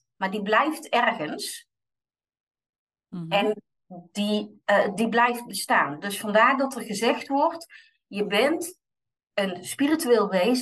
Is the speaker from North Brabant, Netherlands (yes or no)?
yes; North Brabant, Netherlands; now in Delft, Netherlands; Ik ben 46 jaar. Privé-update, ik woon samen met mijn man en een kat die duidelijk de baas in huis is in Delft. Terwijl ik van oorsprong een Brabantse ben.